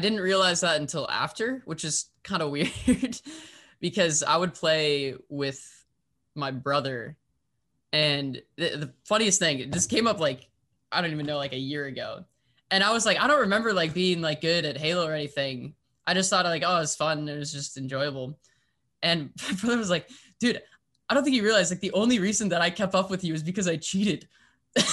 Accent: Lake Forest, California, United States; So I'm actually still in the house that I grew up in. I live in Lake Forest, California, which is about an hour south of LA. So I've been here my entire life, which has been kind of nice.

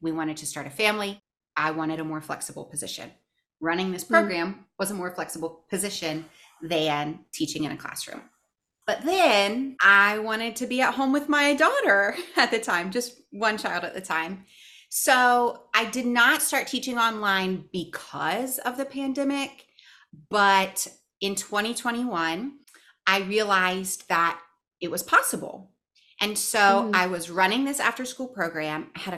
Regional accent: Huntington, West Virginia, United States; now in Indiana, United States; I was born in Huntington, West Virginia. And it's right where West Virginia, Ohio, and Kentucky meet, where Marshall University is.

